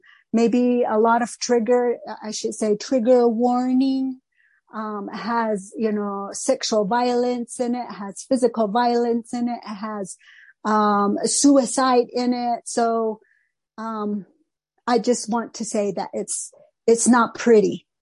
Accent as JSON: {"language": "English", "country": "United States", "first_language": "Navajo", "second_language": "English"}